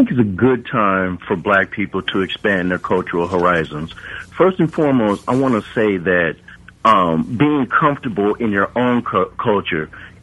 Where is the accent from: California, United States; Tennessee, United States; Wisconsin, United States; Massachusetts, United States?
California, United States; born there; And I was born in California, but I'm still very much connected to my Louisiana roots.